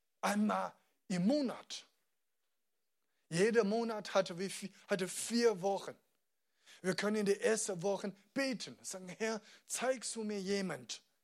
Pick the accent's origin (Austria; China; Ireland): China; Ich komme aus China. Ich bin 32 Jahre alt.